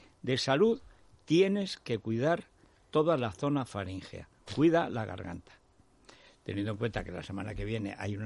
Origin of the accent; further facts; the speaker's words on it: Orihuela del Tremedal, Aragon, Spain; Y una de las cosas que aparece aquí es que mi pueblo antes se llamaba Orihuela de Aragón.